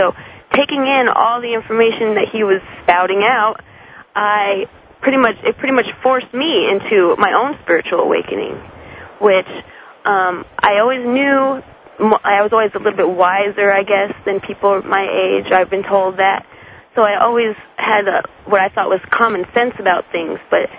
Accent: Albuquerque, New Mexico, United States; Well, I'm from Albuquerque, New Mexico, and I came up here with my father, who went through a spiritual awakening a few months ago.

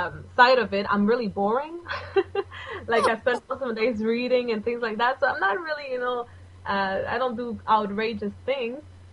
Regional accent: Bolivia; I am originally from Bolivia, so I eat a lot of Latin food.

